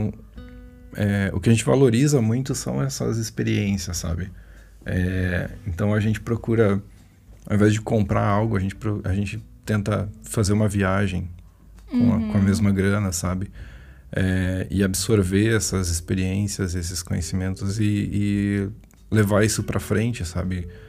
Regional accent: Rio Grande do Sul, Brazil; now in Curitiba, Brazil; Nós não somos de Curitiba, nós somos do Rio Grande do Sul.

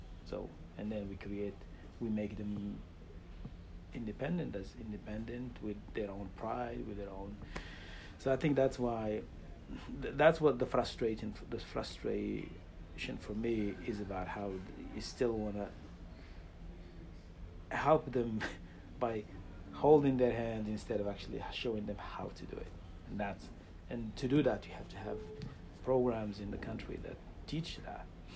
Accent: Morocco; now in United States; I am from a small oasis in southeastern Morocco, bordering the Algerian-Moroccan border, north of Golmim and south of Agadir.

